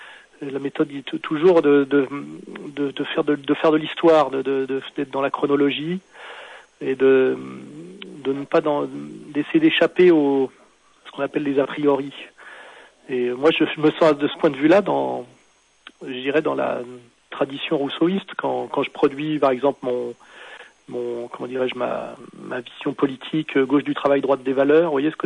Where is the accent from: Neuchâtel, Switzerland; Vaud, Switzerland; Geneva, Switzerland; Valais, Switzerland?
Geneva, Switzerland; now in Paris, France; je suis citoyen de Genève comme lui, et que je suis monté à Paris comme lui